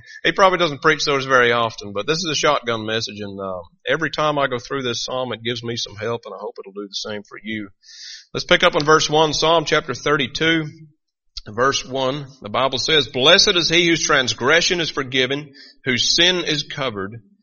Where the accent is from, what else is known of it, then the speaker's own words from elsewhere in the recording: Northern Ireland, United Kingdom; Northern Ireland, I am the bottom end of a lot of jokes because of my accent.